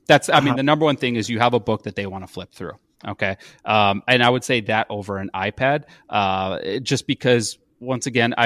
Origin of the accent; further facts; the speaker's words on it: Chicago, Illinois, United States; oh, you're from Chicago. I'm from Chicago too.